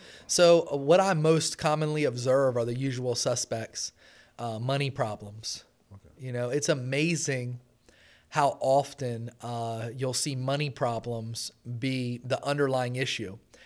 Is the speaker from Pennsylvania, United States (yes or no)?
no; Pocomoke City, Maryland, United States; I'm from Pocomoke. That's why I have a heart for there.